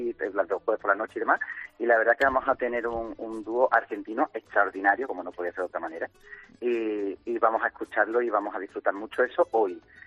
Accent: Seville, Andalusia, Spain; aunque nos debería de sonar como sevillano

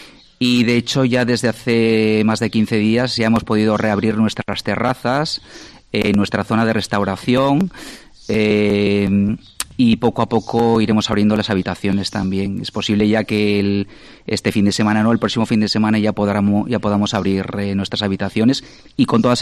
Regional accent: Asturias, Spain; no llevo mucho tiempo aquí, yo soy asturiano

